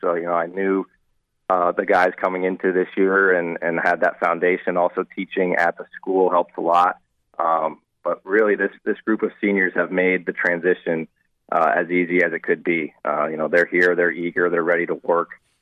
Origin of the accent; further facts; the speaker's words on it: Shelburne Falls, Massachusetts, United States; But growing up, I grew up in Western Massachusetts, a small town called Shelburne Falls.